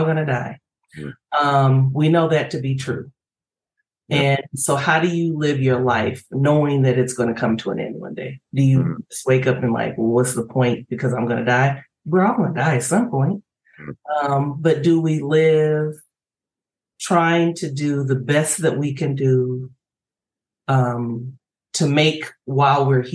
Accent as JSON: {"language": "English", "country": "United States", "tie": "born or raised there", "said": "I'm an English speaker. I grew up in the United States."}